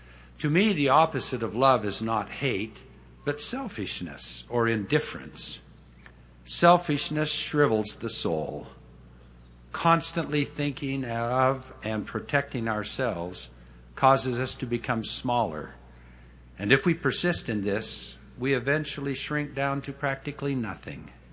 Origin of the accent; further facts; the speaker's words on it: Idaho, United States; Since Jean was from California and I was from Idaho, how grateful do you think we are for BYU?